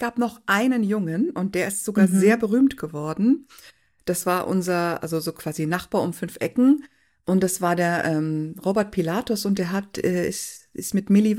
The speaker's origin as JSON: {"language": "German", "town": "Munich", "region": "Bavaria", "country": "Germany", "tie": "born or raised there", "said": "in München, in meiner Heimatstadt"}